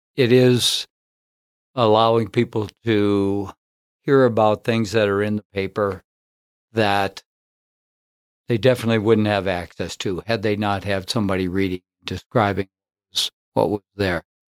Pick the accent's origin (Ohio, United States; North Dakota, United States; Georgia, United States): North Dakota, United States; born there; She was born in California. I was born in North Dakota, but we always had that buddy relationship